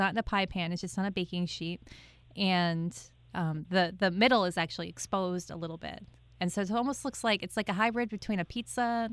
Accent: New York, United States; Yeah, so I grew up out near the Finger Lakes, and we have grape pie.

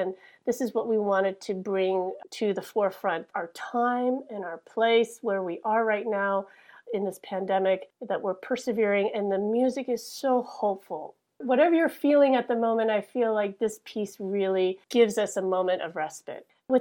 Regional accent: Midwest, United States; I'm from the Midwest. I don't even know where St. Anne is.

